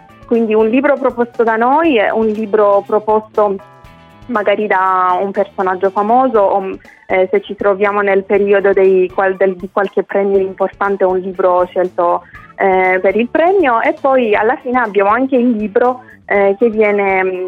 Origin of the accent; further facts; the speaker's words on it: Iran; Italian is a second language; Sì, esatto, essendo iraniana